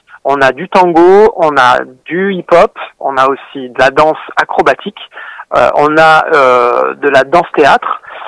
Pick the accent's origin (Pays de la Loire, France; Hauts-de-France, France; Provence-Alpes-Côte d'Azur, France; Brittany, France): Provence-Alpes-Côte d'Azur, France; Avignon; born there; Moi, je suis né à Avignon.